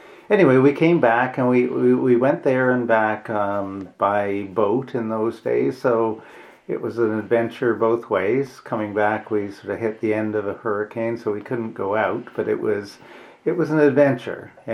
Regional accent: Ottawa, Ontario, Canada; Well, I was born in Ottawa way back in the old times, and grew up in basically the suburbs of Ottawa. At that time it was Nepean, but it was very different than what it looks like today. We were out in what's considered the Green Belt and quite isolated

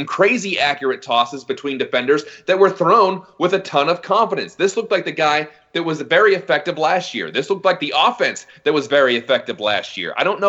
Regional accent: Pennsylvania, United States; I went back to my hometown in Western Pennsylvania.

